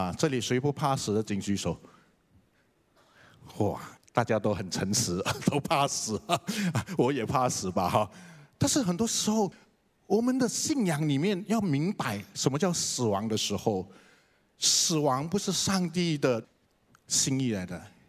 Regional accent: Johor Bahru, Johor, Malaysia; 我以前我在新山，我的故乡家乡有一所中学是华文中学

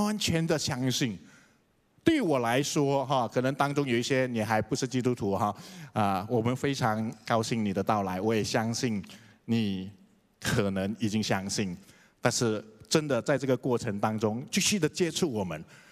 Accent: Johor Bahru, Johor, Malaysia; 我以前我在新山，我的故乡家乡有一所中学是华文中学

